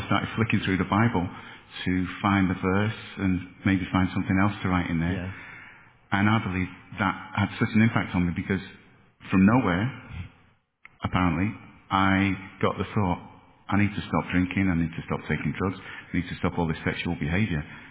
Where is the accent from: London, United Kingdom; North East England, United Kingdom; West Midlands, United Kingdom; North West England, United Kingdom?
North West England, United Kingdom; Liverpool; So I grew up in Liverpool, in England. Good upbringing, good education, good family.